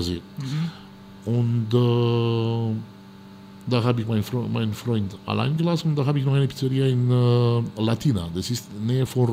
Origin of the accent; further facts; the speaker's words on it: Constanța, Constanța County, Romania; Und ich habe in meiner Heimatstadt, Konstanza, das ist so genau wie Hamburg, sag mal, das ist die größte Hafenstadt in Rumänien.